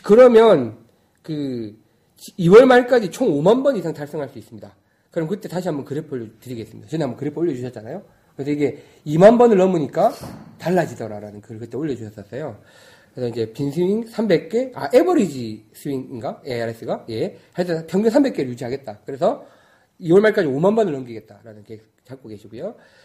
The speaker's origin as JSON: {"language": "Korean", "region": "Jeolla", "country": "South Korea", "said": "참고로 저는 전라도입니다."}